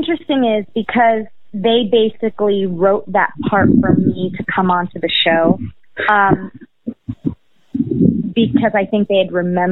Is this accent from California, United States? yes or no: yes; Los Angeles, California, United States; So I'm born and raised in California, in Los Angeles. I'm a Angeleno. And basically, I grew up here at the beach every weekend as a kid